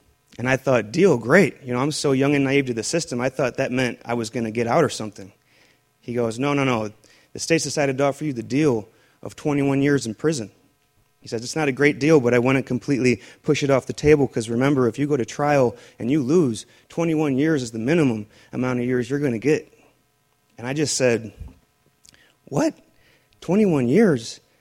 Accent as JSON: {"language": "English", "town": "Waukegan", "region": "Illinois", "country": "United States", "tie": "born or raised there", "said": "I grew up in Waukegan. I was an Eagle Scout. I grew up Catholic, so I went to Catholic schooling."}